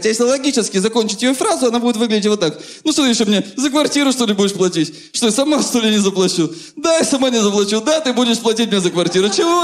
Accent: Odesa, Odesa Oblast, Ukraine; я родом из Одессы, и недавно летал к себе на родину, в Одессу.

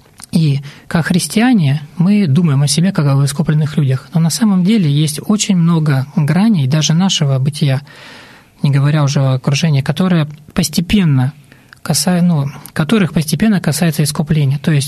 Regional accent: Far East, Russia; Я сам с Дальнего Востока

